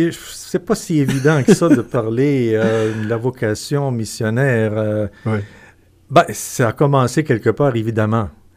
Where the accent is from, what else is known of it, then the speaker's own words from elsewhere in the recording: La Tuque, Quebec, Canada; Mes parents ont déménagé en 1956, mon père pour travailler à l'usine de papier. Donc, j'ai grandi à Latuc, j'ai fait mon école primaire, secondaire. Donc, je m'identifie davantage comme un Latucois, même si mes origines familiales sont de la région de Saint-Adelphe, Saint-Stanislas